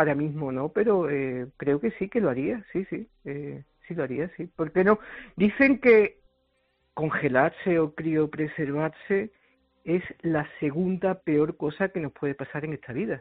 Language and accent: Spanish; Seville, Andalusia, Spain; born there; sí, nací en Sevilla, sí.